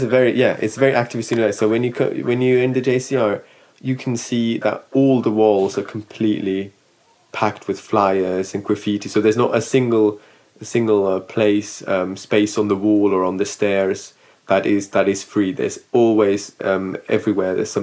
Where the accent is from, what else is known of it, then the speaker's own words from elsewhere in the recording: Aarau, Aargau, Switzerland; moved away as an adult; now in London, United Kingdom; I grew up in Aarau, in a small town in the north of Switzerland. I worked and studied in different places. And then about 5 years ago, in 2015, I moved to London to do my master's degree here.